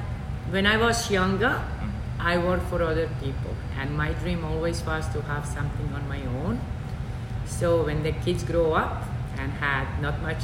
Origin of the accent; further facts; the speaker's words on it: Germany; now in Canada; I was very young, mm-hmm. and lived there for over 13 years, almost 15 years. Mm-hmm. And then in 1998, I moved from Germany here to Canada.